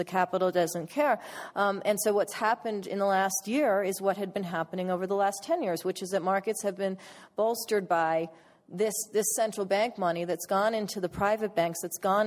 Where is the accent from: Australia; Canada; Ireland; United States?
United States; California; I'm from California. I live partly in LA and in a town called Ojai